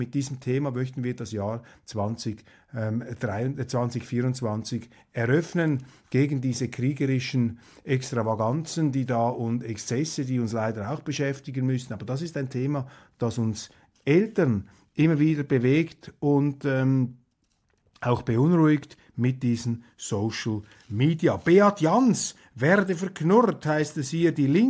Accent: Switzerland; Ganz, ganz herzlichen Dank, dass wir das noch entscheiden dürfen als Schweizer.

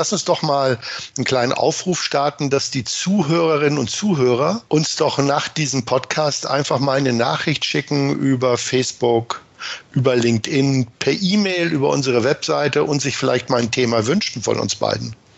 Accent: Northern Germany, Germany; now in Hamburg, Germany; Ich bin Norddeutscher.

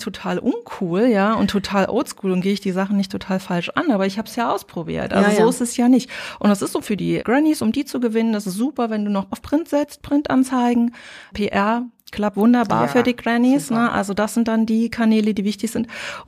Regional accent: East Germany, Germany; Und ich bin in der DDR groß geworden.

